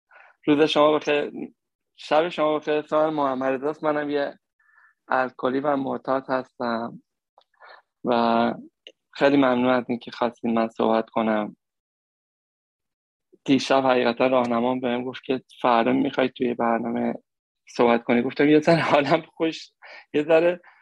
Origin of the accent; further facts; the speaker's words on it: Tehran, Tehran Province, Iran; توی یکی از منطقه جنوب شهر تهران زندگی میکردیم